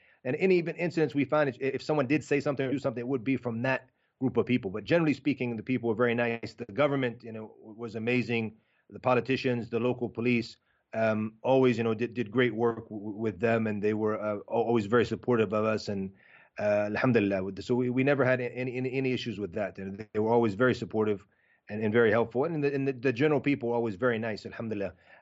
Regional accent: Ireland; they would know, obviously, that I'm European, I'm Irish. They could tell from how I looked.

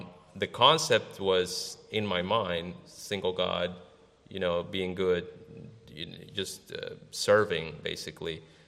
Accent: Florida, United States; from South Florida.

